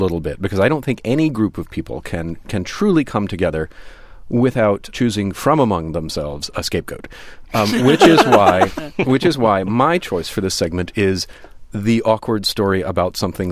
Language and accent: English; Deep South, United States; Well, as Glenn sort of alluded to, I am from the Deep South.